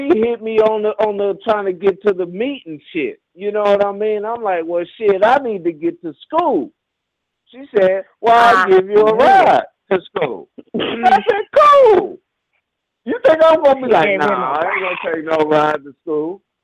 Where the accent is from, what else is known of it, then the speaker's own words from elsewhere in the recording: Kansas City, United States; Man, definitely shout out to Kansas City. You know what I mean? My city, my hometown.